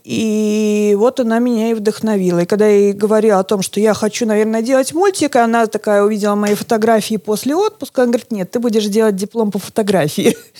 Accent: Riga, Latvia; moved away as an adult; now in Narva, Estonia; Нет, я из Риги. Я родом из Риги, переехала сюда по любви

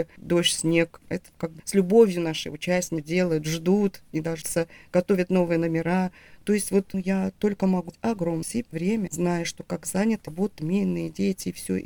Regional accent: Ukraine; я вообще сама с Украины

